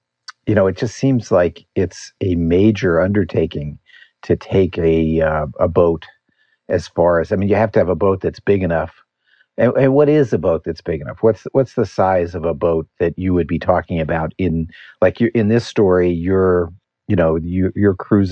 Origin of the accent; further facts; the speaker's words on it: New York, United States; I grew up on Long Island Sound, so I consider, you know, I understand those waters.